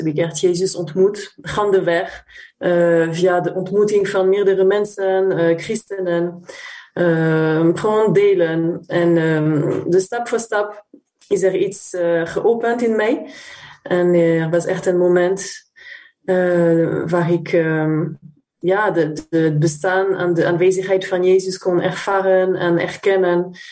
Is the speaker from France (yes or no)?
yes; France; Dutch is a second language; Ja, ik kom uit Frankrijk. … Ik ben 47.